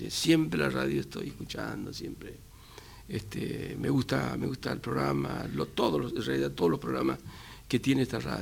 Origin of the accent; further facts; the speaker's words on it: Santiago del Estero, Argentina; Allá en mi provincia.